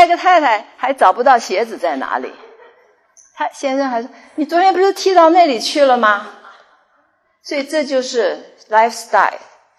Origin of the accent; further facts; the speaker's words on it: China; 因为我们中国人不太讲这个感